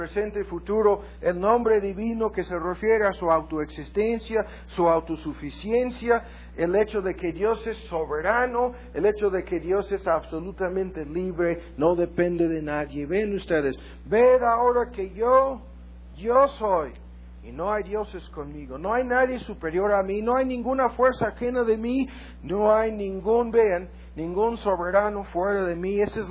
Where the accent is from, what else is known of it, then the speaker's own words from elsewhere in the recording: United States; ¿Cuántas veces lo hemos visto como norteamericanos? Nuestro país, sin lugar a dudas, en sentido militar, el más fuerte que jamás ha existido en este mundo.